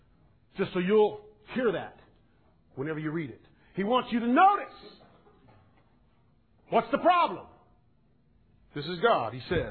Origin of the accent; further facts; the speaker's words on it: United States; Yeah, I've heard that. I'm American. Why do they want to kill me?